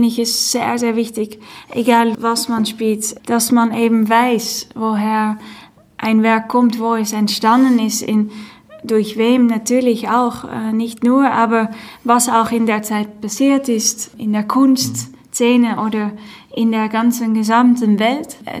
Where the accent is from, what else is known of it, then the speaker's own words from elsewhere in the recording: Netherlands; German is a second language; Und es ist auch Musik, die sehr in Holland, nicht, wo ich aufgewachsen bin, präsent ist, sehr lebt.